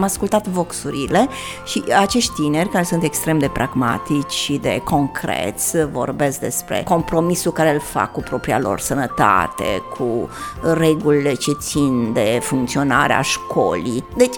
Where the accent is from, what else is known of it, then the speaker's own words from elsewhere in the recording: Transylvania, Romania; eu la origine sunt moață și sunt extrem de radicală